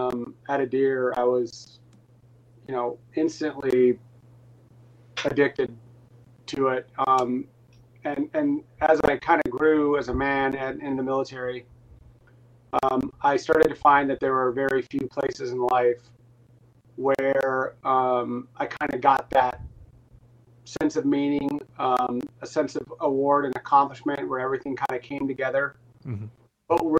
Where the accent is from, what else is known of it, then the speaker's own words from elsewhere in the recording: North Dakota, United States; And I was raised in the Midwest, North Dakota.